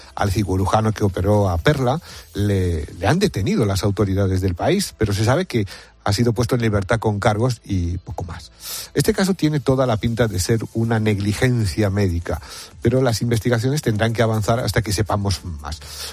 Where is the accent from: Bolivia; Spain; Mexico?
Spain; Madrid, Community of Madrid; para los que somos madrileños de pura cepa, fíjate, mis abuelos vivían en el campillo del Mundo Nuevo.